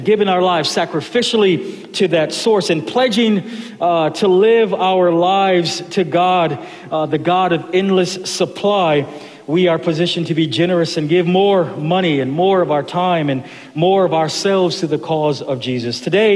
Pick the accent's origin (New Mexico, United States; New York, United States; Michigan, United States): New York, United States; Buffalo; I grew up in Buffalo. It's a big hockey town, and we didn't make the playoffs a lot.